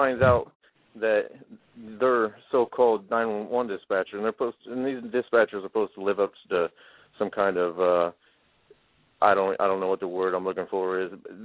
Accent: Illinois, United States; I'm from Illinois, and I was dating a girl that's a few years younger than me.

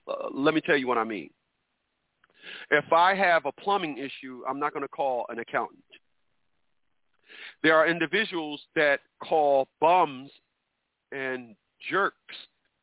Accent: Newark, New Jersey, United States; Because what I see in the community where I'm from, and I'm from Newark, New Jersey, I want to be clear, I'm not talking about where you're from, I'm talking about where I'm from.

